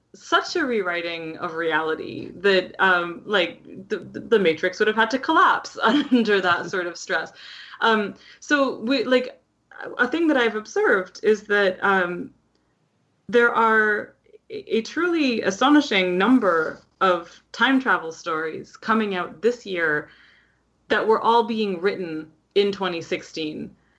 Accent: Canada; as a Canadian

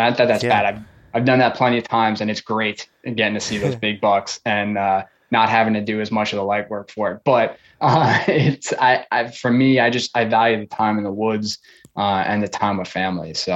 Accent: Long Island, New York, United States; So I grew up on Long Island, New York. So it's a lot of suburban hunting there.

